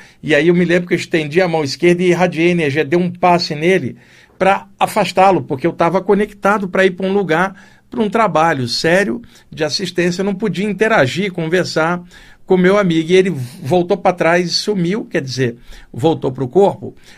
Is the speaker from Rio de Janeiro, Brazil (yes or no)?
yes; Rio de Janeiro, Brazil; eu aprendi isso lá no Rio de Janeiro, onde eu cresci.